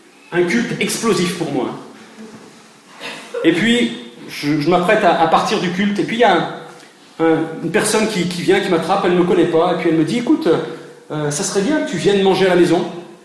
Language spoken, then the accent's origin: French; Sète, Occitanie, France; born there; Et de Perpignan, je retourne faire un petit pèlerinage à Sète, ma ville natale.